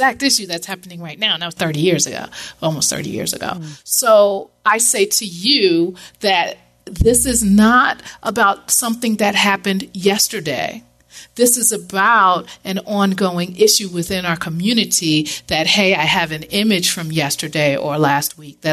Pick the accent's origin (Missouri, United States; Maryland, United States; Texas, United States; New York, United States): New York, United States; now in South Florida, United States; But the funny thing is I grew up in New York. And for the most part, Dominicans and Puerto Ricans, and we all just get along.